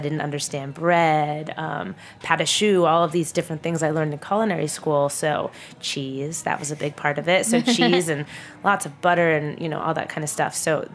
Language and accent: English; New Jersey, United States; Sure. So I am from New Jersey. I'm not from France, and I'm not going to pretend that I speak French.